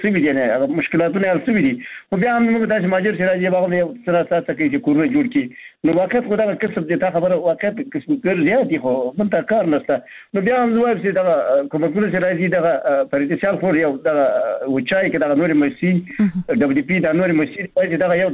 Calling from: Baghlan, Afghanistan; بغلان مې تماس نیول

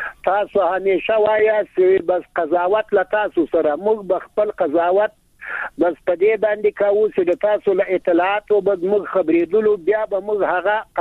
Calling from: Ghazni, Afghanistan; د غزنی د ولایت د ناوی د ولسوالینا

